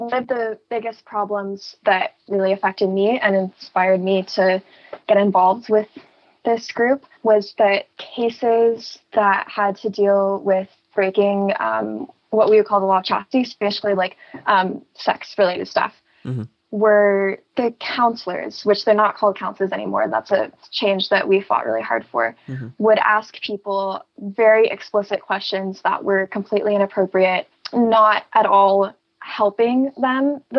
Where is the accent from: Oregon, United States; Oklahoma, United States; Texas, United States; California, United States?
California, United States; Los Angeles; I'm from Los Angeles, and I'm currently at university.